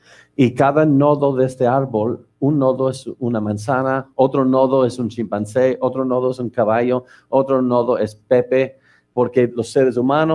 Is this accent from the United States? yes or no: yes; United States; born there; Spanish is a second language; Yo soy norteamericano por nacimiento, yo creo que se nota, ¿no?